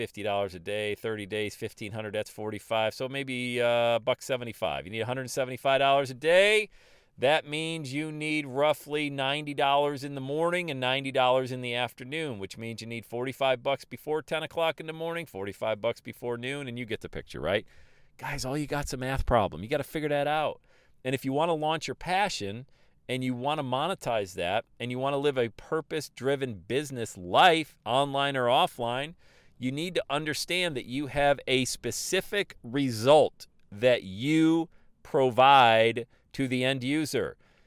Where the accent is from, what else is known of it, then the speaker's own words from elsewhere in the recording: Bradford, Pennsylvania, United States; accent: Western New York; I was raised in the great city of Bradford, Pennsylvania. Still got a little bit of that Western New York accent.